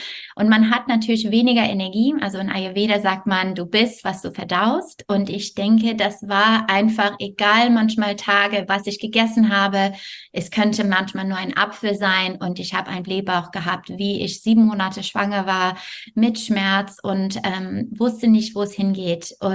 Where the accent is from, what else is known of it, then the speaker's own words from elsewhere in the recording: Montreal, Quebec, Canada; German is a second language; In Kanada ist es sehr kalt. Also ich komme aus Montreal.